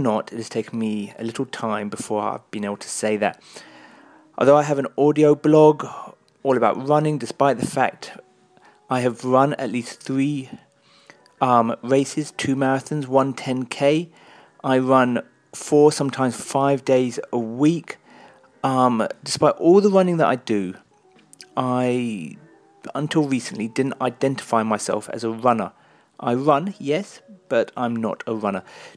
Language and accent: English; United Kingdom; even though I'm British, I see myself as partly Jamaican.